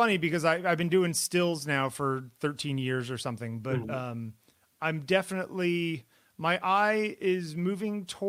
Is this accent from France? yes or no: no; Connecticut, United States; I grew up in Connecticut. I think it's like some weird Puritan thing.